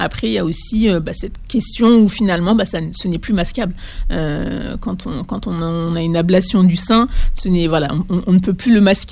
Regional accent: France; also born or lived in Mali; Et j'ai grandi en France.

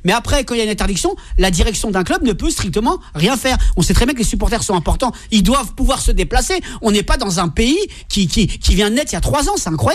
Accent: Marseille, Provence-Alpes-Côte d'Azur, France; je suis marseillais, je le dis, et je préfère.

